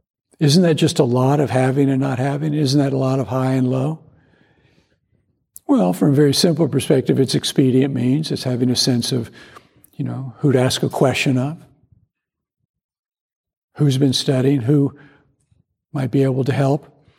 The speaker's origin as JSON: {"language": "English", "region": "the South", "country": "United States", "tie": "born or raised there", "said": "And I grew up in the South where there was a very clear demarcation of high and low, right?"}